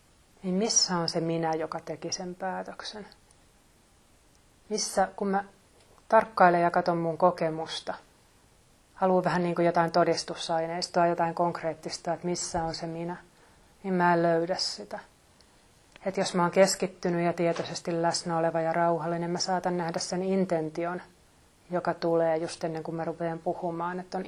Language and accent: Finnish; Lahti, Päijät-Häme, Finland; Mä oon asunut lapsena Lahdessa.